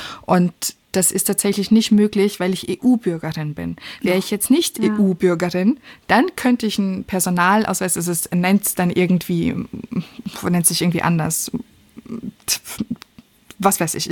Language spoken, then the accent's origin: German; Austria; Ja, ich bin Österreicherin.